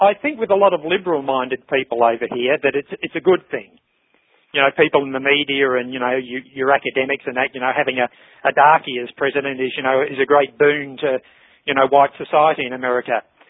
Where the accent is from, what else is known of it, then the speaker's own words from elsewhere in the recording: Australia; I grew up in Australia during my early years, during the, you know, the days of the White Australia policy.